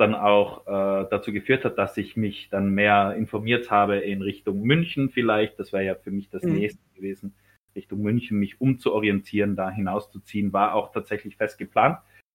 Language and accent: German; Tyrol, Austria; ich bin ja kein Deutscher, ich bin ja aus Österreich, ich komme ja aus Tirol